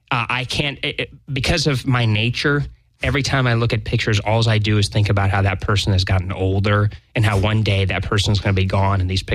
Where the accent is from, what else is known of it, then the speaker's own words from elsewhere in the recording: Florida, United States; Well, remember, I grew up in Florida where this kind of shit happens on a daily basis.